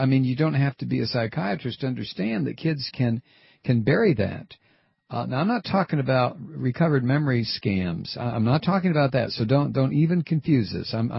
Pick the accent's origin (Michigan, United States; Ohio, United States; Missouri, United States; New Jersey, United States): Ohio, United States; Toledo; When I was a kid growing up in Toledo, Ohio, all I wanted to do was someday to live in Detroit.